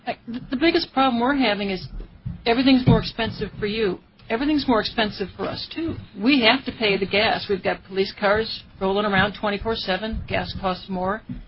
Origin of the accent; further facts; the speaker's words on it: Detroit, Michigan, United States; And for me, I grew up in Detroit, and everybody made good money.